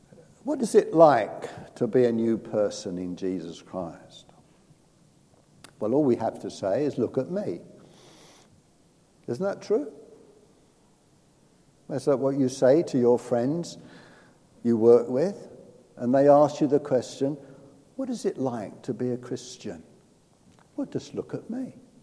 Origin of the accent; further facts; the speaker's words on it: London, United Kingdom; accent: London; now in England; I now live on the south coast. I'm not a Londoner anymore, though I speak like a Londoner does.